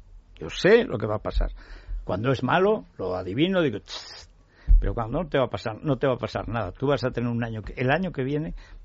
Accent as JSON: {"language": "Spanish", "town": "Teruel", "region": "Aragon", "country": "Spain", "said": "yo soy de Teruel."}